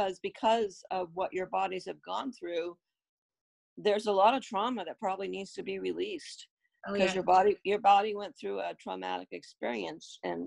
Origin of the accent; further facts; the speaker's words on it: Dover-Foxcroft, Maine, United States; I grew up in Dover Foxcroft, which is how I know Emily. I went to school with her parents, and went to college in Massachusetts.